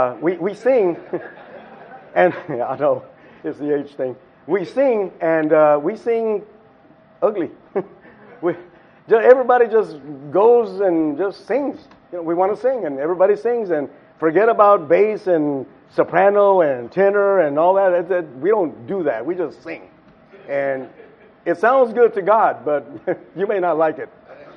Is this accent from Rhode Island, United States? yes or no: no; Texas, United States; I grew up in West Texas.